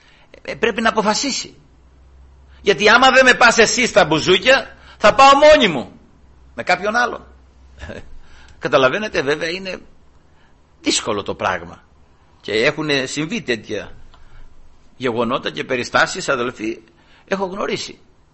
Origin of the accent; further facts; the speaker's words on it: Greece; born there; Τώρα έτυχε, γεννηθήκαμε στην Ελλάδα